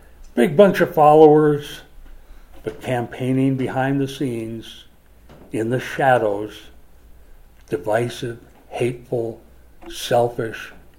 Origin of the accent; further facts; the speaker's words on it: Minnesota, United States; Again, I grew up in Minnesota. What do you call that? Minnesota nice.